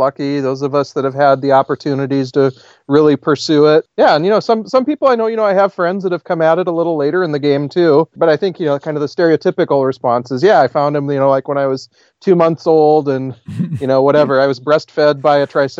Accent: South Dakota, United States; I grew up in South Dakota, and in eastern South Dakota

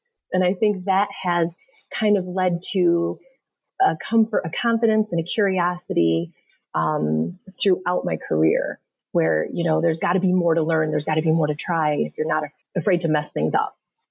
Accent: Michigan, United States; So I grew up here in Michigan. If you're generous, you could call it the very northernmost suburbs of Detroit. It was really a small country town here in Michigan.

